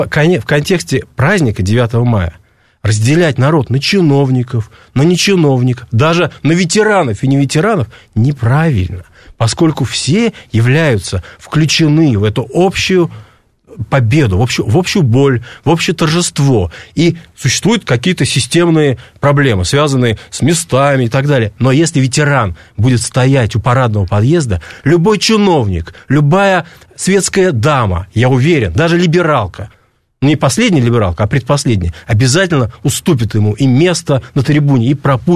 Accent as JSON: {"language": "Russian", "region": "Moscow", "country": "Russia", "said": "Да, естественно, я сам москвич"}